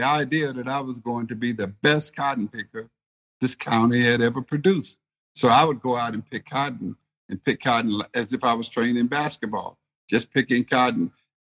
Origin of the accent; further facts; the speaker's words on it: Silver City, Mississippi, United States; from Silver City, Mississippi. There ain't no silver and it ain't no city. Population at the time when I was growing up was 275, and we have increased our status now.